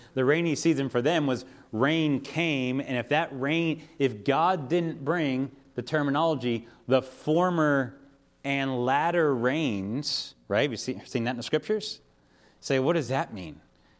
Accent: Pennsylvania, United States; I grew up in Western Pennsylvania and lots of trees.

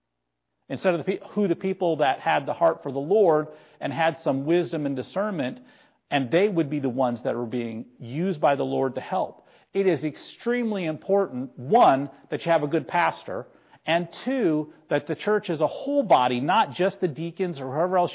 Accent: North Dakota, United States; I can tell you, growing up in North Dakota, I never once saw a lumber truck with trees on it going down the road.

